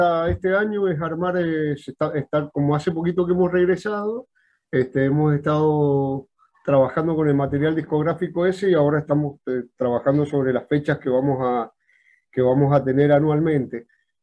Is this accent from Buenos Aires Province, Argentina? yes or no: no; Las Heras, Mendoza, Argentina; yo soy de Las Heras, de Mendoza